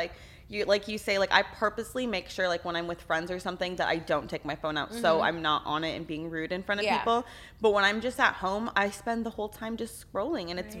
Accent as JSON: {"language": "English", "region": "Texas", "country": "United States", "said": "I'm from Texas, so I don't."}